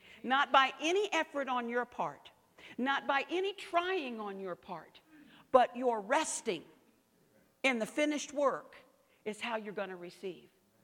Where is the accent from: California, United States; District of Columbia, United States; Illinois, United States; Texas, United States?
District of Columbia, United States; Washington; born there; I was born in D.C., I was born on North Capitol Street in D.C., in a hospital.